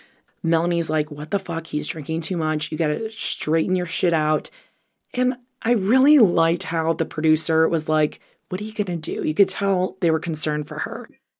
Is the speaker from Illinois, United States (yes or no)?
yes; Illinois, United States; Now, I'm from Illinois, so I don't know what the fuck a crawfish is